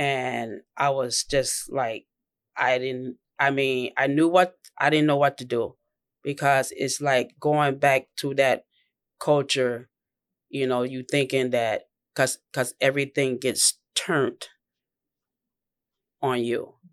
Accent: United States; Just if you guys don't know, I'm Black American.

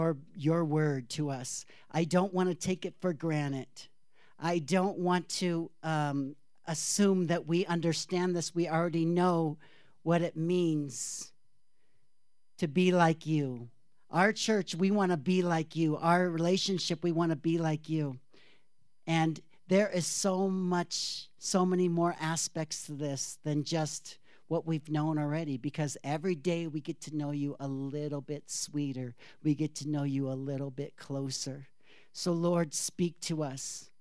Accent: Wichita, Kansas, United States; born there; In fact, I was born in Wichita, Kansas. It's not my home. I guess it's kind of my home.

